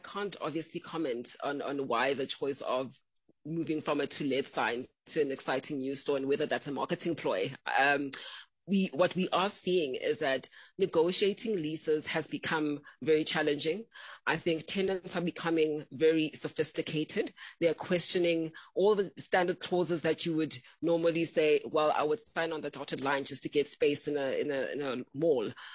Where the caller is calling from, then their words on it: Johannesburg, Gauteng, South Africa; I'm saying hi from Windy Johannesburg, by the way.